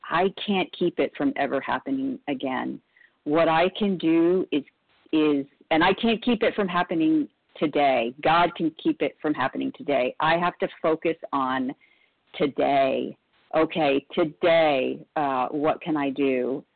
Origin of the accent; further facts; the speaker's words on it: Arlington, Texas, United States; from Plano. I'm from Arlington originally, so I was your neighbor.